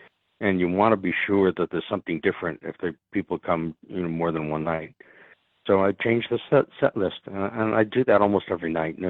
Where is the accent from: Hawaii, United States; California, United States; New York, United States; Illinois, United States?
New York, United States; Queens; you know, we're not really from New York City, but if you, you know, take it that way, you know, I grew up in Queens, which is, you know, sort of just outside New York City.